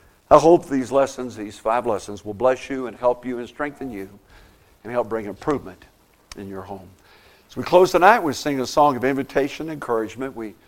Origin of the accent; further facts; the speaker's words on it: Indiana, United States; I grew up in Indiana. It was an Indianapolis Star